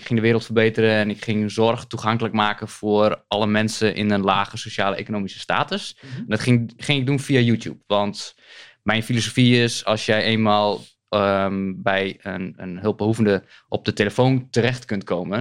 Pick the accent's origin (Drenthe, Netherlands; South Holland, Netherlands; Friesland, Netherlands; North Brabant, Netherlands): Drenthe, Netherlands; Emmen; now in Groningen, Netherlands; Ik ben geboren getogen in Emmen en ik woon op dit moment in Groningen.